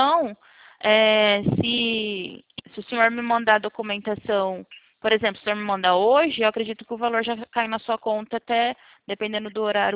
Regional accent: Presidente Prudente, São Paulo, Brazil; Eu sou de Prudente.

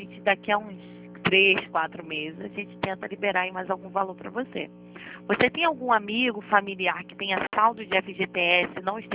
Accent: Queimados, Rio de Janeiro, Brazil; Ah, pertinho, sou de Queimados.

